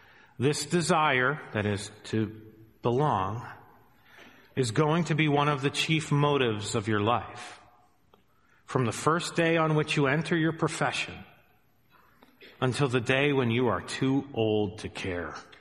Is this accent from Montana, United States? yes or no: yes; Montana, United States; Remember in my hometown when I first got saved, there was a whole group of people in the church that loved gambling. They loved playing little poker machines. But it was a small town in Montana